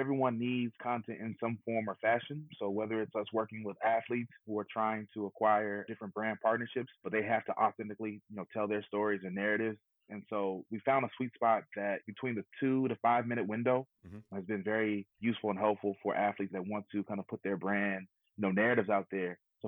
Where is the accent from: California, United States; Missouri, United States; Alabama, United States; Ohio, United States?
California, United States; Very familiar with them growing up in the Bay Area.